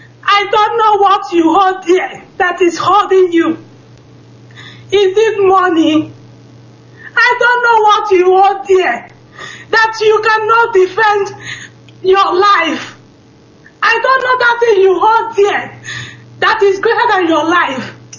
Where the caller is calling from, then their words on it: Stockholm, Stockholm County, Sweden; I'm calling from Stockholm, Sweden.